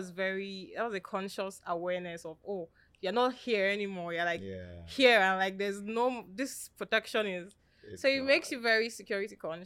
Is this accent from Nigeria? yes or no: yes; Auchi, Edo, Nigeria; you know, I was born in Edo State. I'm from Edo State, Nigeria, and I was basically third of three children. So my dad used to be in the army, and yes, yeah, so I was born in Auchi while he was still in service there.